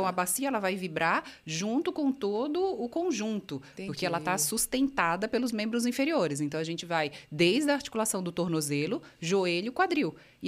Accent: São Paulo, Brazil; now in Americana, Brazil; Eu sou de Americana, né? Eu moro em Americana. Sou de São Paulo, mas moro em Americana há muito tempo.

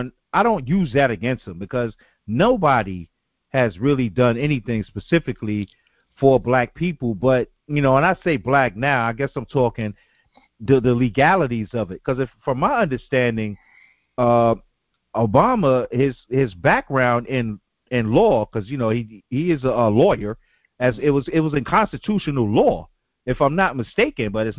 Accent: Kenya; now in United States; I am Kenyan American. And it makes sense. I am an American citizen, but I'm from Kenya.

